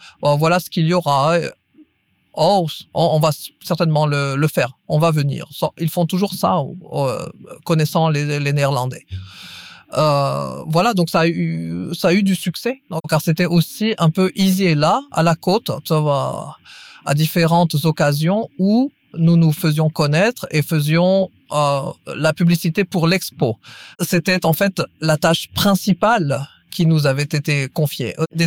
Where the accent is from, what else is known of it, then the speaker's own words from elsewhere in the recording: Ostend, Flanders, Belgium; born there; Je suis née à Ostende, il y a longtemps maintenant.